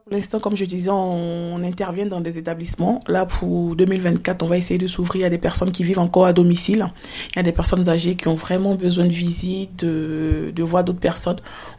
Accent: Côte d’Ivoire; Je suis originaire de la Côte d'Ivoire, pour ceux qui ne savent pas.

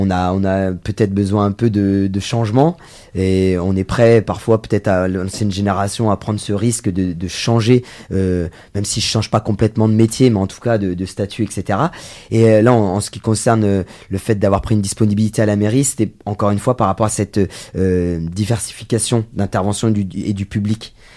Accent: Crépy, France; j'ai 38 ans, j'ai deux enfants, je suis originaire de Crépy depuis toujours.

